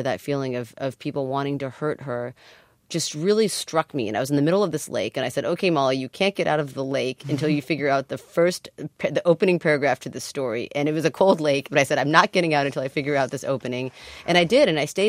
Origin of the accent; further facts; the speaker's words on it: United States; And for me, growing up in the States, I just, you know, that was not what I heard.